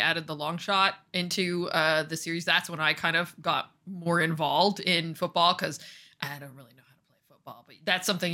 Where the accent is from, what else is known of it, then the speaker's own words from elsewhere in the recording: Canada; We're Canadian, right?